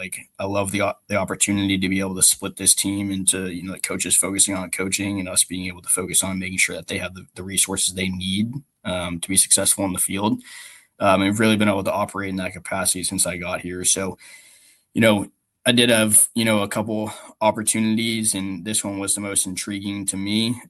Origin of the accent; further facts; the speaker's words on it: Massachusetts, United States; I'm from Massachusetts, grew up a Patriots fan.